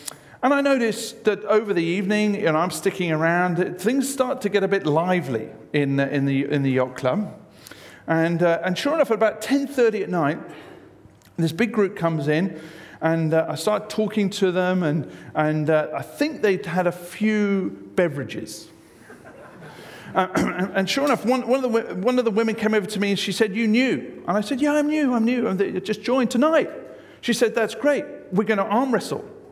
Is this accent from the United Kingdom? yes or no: yes; England, United Kingdom; In my home country, I'm from England.